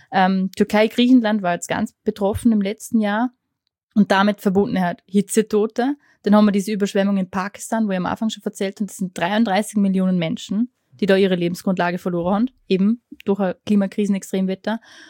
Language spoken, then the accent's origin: German; Vorarlberg, Austria; Wir erleben das auch da bei uns in Vorarlberg.